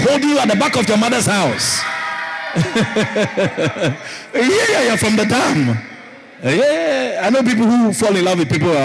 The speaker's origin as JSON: {"language": "English", "country": "Guyana", "said": "I said, Guyana? I'm from Guyana."}